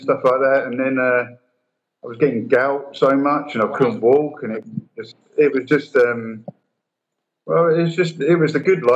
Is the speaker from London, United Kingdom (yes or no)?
no; Gravesend, South East England, United Kingdom; moved away as an adult; now in Singapore; I'm from Gravesend in Kent, and I've been in Asia for the past just over 12 years, oil and gas, oil field services, stuff like that. So I've been mainly based in Singapore